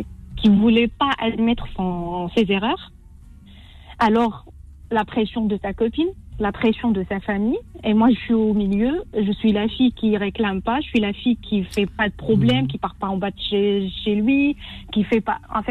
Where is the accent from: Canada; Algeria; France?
Algeria; Moi, au bled, c'est vrai, je suis algérienne et tout, mais ça n'existe pas ça.